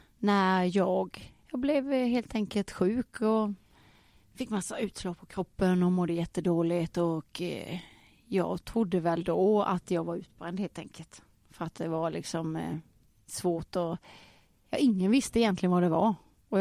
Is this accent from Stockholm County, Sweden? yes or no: no; Vetlanda, Jönköping County, Sweden; Jag är småländska från början, det hör de nog. Jag är från Vetlanda från början.